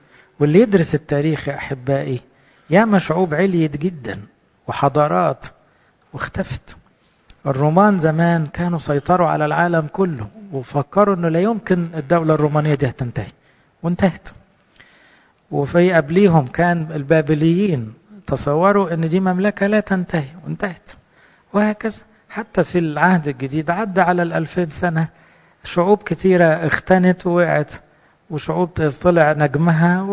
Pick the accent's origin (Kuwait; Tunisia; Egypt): Egypt; صحيح نحب بلادنا مصر ونصلي لها، لكن إحنا انتمائنا الأول للسماء، للمسيح نفسه